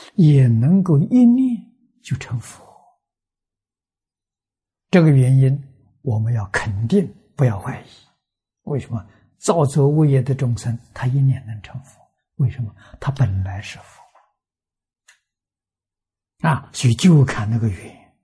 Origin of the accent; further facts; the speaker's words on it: China; 在我们中国人有个谚语，大家都晓得